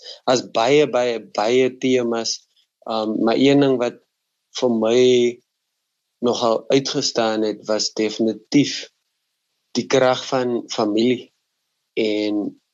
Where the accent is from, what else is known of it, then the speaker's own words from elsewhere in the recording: Port Elizabeth, Eastern Cape, South Africa; Ek het in Shoreville groot geword in Kaibega, in Port Elizabeth, en dit is 'n breingemeenskap wat swaar trek